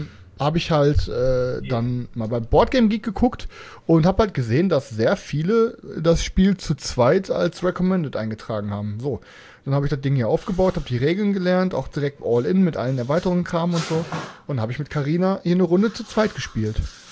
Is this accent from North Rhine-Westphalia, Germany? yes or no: yes; North Rhine-Westphalia, Germany; Ich komme aus dem Pott